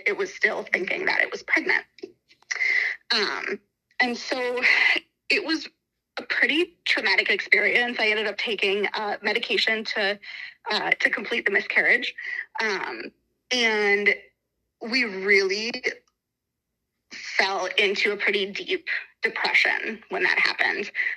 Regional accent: Michigan, United States; I am from Northern Michigan. I'm referred to as a Youper because I'm from the UP, which is the Upper Peninsula. I have lived up here my whole life

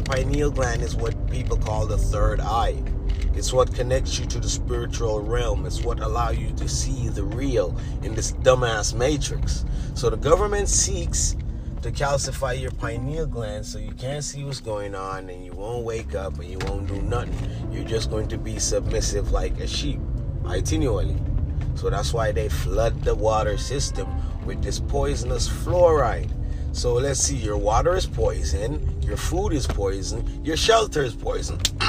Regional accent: Jamaica; now in United States; because I grew up in Jamaica.

